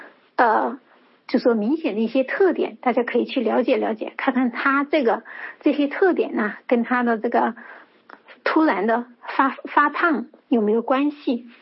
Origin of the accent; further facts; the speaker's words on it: Sichuan, China; accent: Sichuanese; 用我们四川话说